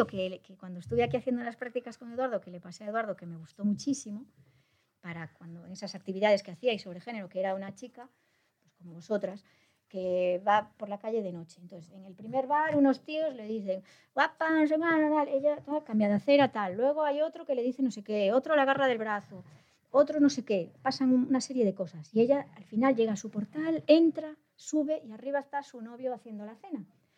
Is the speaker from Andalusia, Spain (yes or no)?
no; Vigo, Galicia, Spain; Era una experiencia sobre mi infancia en Vigo